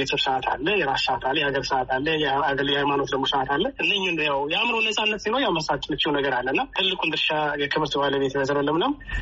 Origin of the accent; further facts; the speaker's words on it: Addis Ababa, Ethiopia; now in Doha, Qatar; ተወልጄ ያደኩት አዲስ አበባ ነው።